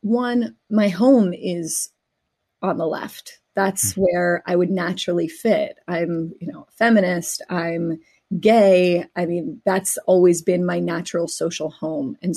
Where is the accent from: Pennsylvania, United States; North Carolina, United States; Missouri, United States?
Pennsylvania, United States; Pittsburgh; I grew up in Pittsburgh, and the synagogue where I became a bat mitzvah was the site of the deadliest attack on Jews in American history